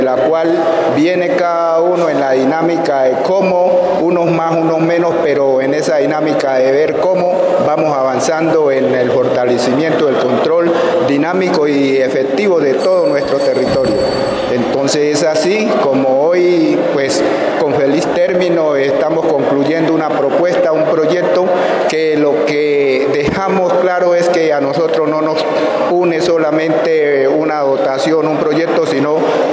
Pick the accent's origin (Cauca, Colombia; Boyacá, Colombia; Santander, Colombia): Cauca, Colombia; Guachené; vengo del municipio de Guachené, represento a la comunidad negra del centro del municipio como Brisas de Río Palo